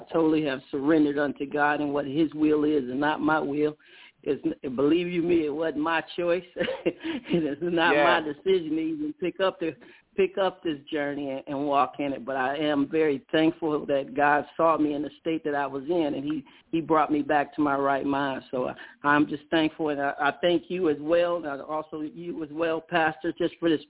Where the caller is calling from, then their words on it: Chicago, Illinois, United States; I'm actually calling from the Chicagoland area this evening.